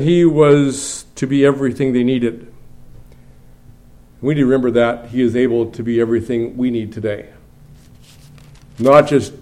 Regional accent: Northwest, United States; growing up in the Northwest, and there were a lot of examples given from the pulpit of fishing

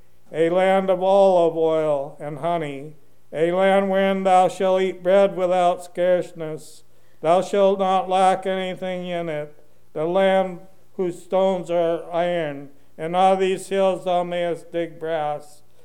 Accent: Tri-Cities, Washington, United States; I come from the Tri-Cities, and we grow enough stuff there to feed a big portion of the world.

